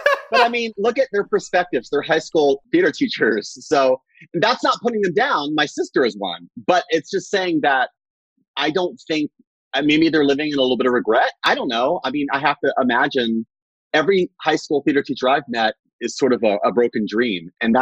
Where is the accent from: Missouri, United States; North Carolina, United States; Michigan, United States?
North Carolina, United States; born there; also born or lived in Virginia / Saudi Arabia / Florida; I was born in North Carolina, and then at 11 moved to Virginia, then at 12 moved to Saudi Arabia, then moved back 3 years later to Virginia, then went to high school in Florida